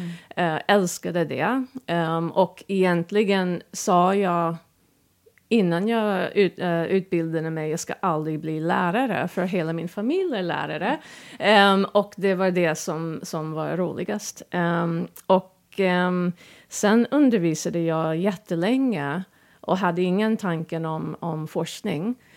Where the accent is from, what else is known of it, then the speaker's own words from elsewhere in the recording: Mechanicsville, Maryland, United States; now in Sweden; Jag kommer från Mechanicsville, Maryland.